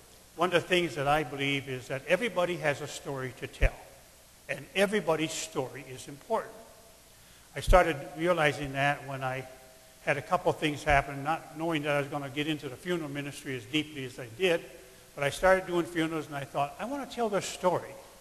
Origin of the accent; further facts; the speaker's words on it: Sydney, New South Wales, Australia; I grew up in the Sydney area. I went to all the schools around Sydney.